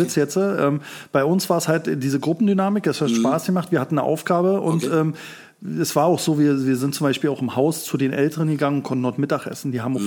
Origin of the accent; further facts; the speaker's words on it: East Germany, Germany; Ich weiß nicht, kennt ihr, ich bin ja Ossi